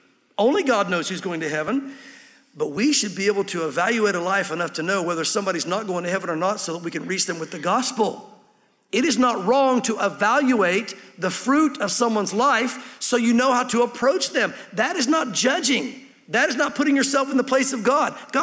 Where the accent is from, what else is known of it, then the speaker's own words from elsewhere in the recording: the South, United States; It didn't hurt that I grew up in the South and we're known as the Bible Belt